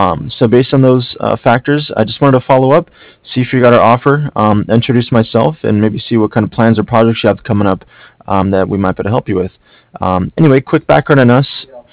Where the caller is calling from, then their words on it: Cardiff, Wales, United Kingdom; I'm calling from Cardiff. Cardiff is C-A-R, D as in David, I-F-F, as in Frank Frank.